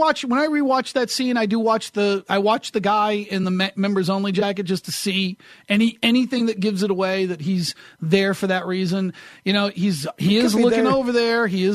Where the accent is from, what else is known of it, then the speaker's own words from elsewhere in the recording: New England, United States; That's what we would see as kids kind of growing up in New England.